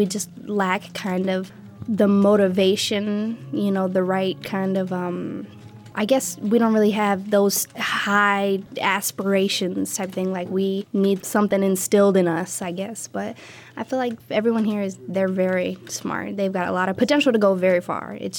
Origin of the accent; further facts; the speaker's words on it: United States; It's been very interesting growing up in Jefferson County. It's a very small town, so it's very familiar here.